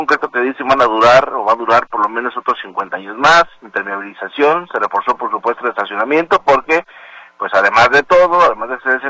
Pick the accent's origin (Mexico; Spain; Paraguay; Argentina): Mexico; Guadalajara, Jalisco; si uno como tapatío no sabe dónde está un contenedor para basura en el centro de Guadalajara